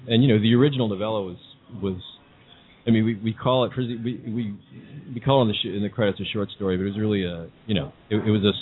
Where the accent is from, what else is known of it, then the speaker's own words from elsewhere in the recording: Connecticut, United States; also born or lived in England; We're sort of New Yorkers. I grew up in Connecticut and what used to be a farm, and lived in England for a while with my dad.